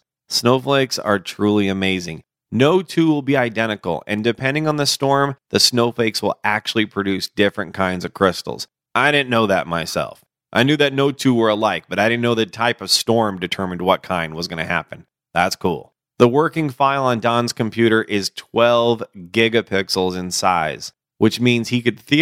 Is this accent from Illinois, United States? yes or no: yes; Chicago, Illinois, United States; I'm originally from Chicago and love that town.